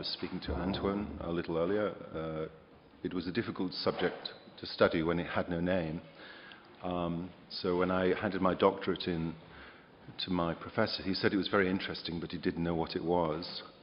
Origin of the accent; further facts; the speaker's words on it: United Kingdom; now in Sydney, Australia; I'm from the University of Technology, Sydney. Originally, I hail from the UK